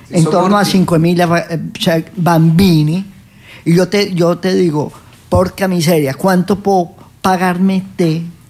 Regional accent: Colombia; Per dire che che posso permettere l'estinzione di un popolo originario del mio paese

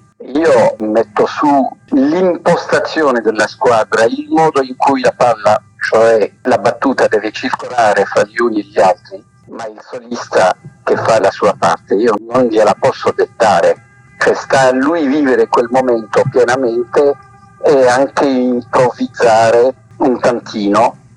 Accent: Tunisia; Sono un tunisino che ha vissuto in Italia e ha studiato in Italia, che conosce molto bene la società italiana

